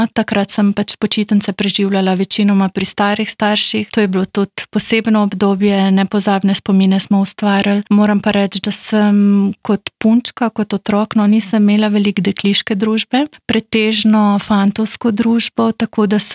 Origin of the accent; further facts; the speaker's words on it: Littoral–Inner Carniola, Slovenia; Predvsem na podeželju, prihajam iz Vidovskih hribov